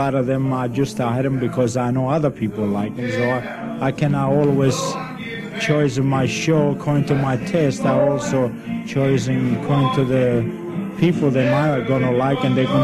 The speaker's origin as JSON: {"language": "English", "region": "Calabria", "country": "Italy", "said": "I think they know by my accent that I'm an import Italian."}